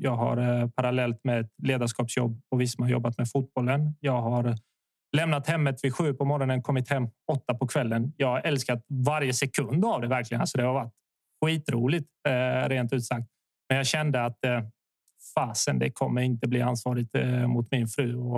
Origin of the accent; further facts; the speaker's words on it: Zvornik, Republika Srpska, Bosnia & Herzegovina; Swedish is a second language; also born or lived in Kristianstad; now in Sweden; Född i Bosnien, i en liten stad som heter Zvornik vid, i östra Bosnien, gränsen till Serbien. Så därifrån kommer jag, där är jag född. Men jag kom till Sverige under de här tråkigheterna på Balkan 94. Och då landade man i Kristianstad